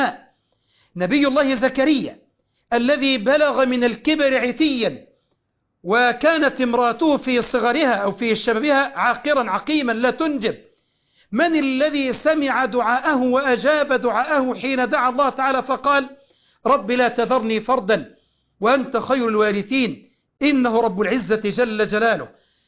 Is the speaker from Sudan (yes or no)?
no; Egypt; عندنا في مصر